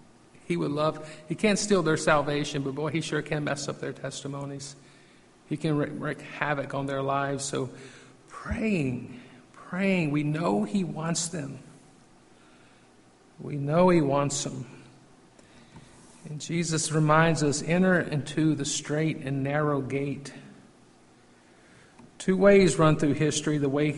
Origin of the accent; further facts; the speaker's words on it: Virginia, United States; I'll always in my memory will be embedded when I was growing up in Virginia, and y'all know my story.